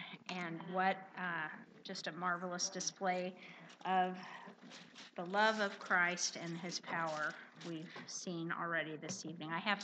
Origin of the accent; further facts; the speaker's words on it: Weston, Missouri, United States; and I grew up in Weston, Missouri, and then went to school